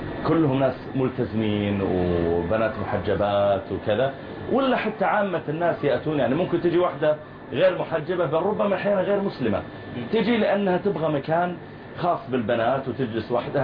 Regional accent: Saudi Arabia; أو إذا ضوابط شرعية قوية في قسم العوائل مثلا عندنا في السعودية

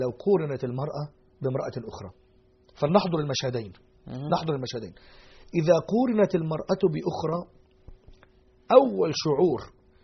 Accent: Egypt; عندنا في مصر يقولوا يأكلوا صابع مرة

